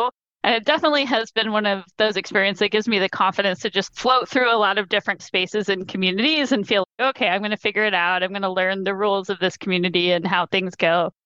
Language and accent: English; Lansing, New York, United States; also born or lived in Indiana / Ohio / Memphis, Tennessee; I was born in Indiana, despite my mother not remembering. We moved on my second birthday to Ohio. We moved from there to Memphis, Tennessee. And then I went to the last part of middle school and high school in upstate New York in a tiny little town called Lansing